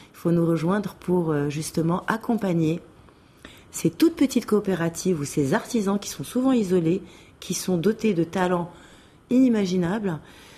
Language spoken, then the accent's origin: French; Rabat, Rabat-Salé-Kénitra, Morocco; also born or lived in Barcelona / Paris; J'ai grandi au Maroc, je suis née à Rabat, et puis j'ai vécu en Espagne, à Barcelone, à Paris